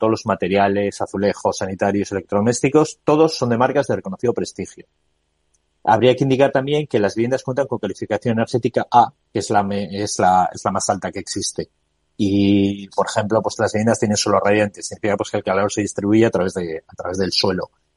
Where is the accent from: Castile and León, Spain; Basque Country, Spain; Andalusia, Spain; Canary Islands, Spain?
Basque Country, Spain; Bilbao; a pesar de que soy de Bilbao, soy un gran enamorado de la ciudad.